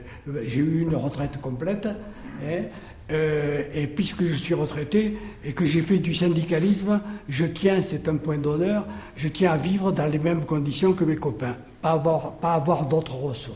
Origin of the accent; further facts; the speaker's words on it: Occitanie, France; Comme je suis originaire des Cévennes, les Cévennes, c'est un pays foutu, parce qu'il y avait des mines avant, il y avait 15 000 habitants, tout le monde est parti.